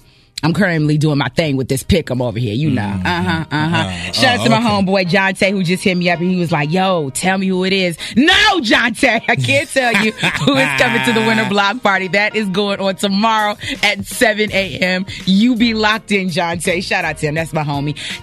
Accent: New Orleans, Louisiana, United States; born there; He was actually my neighbor in New Orleans. You know, I was born in New Orleans.

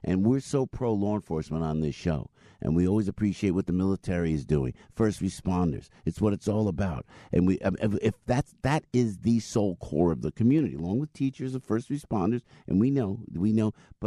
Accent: New Jersey, United States; You know, I was a kid from Jersey, and we'd double up

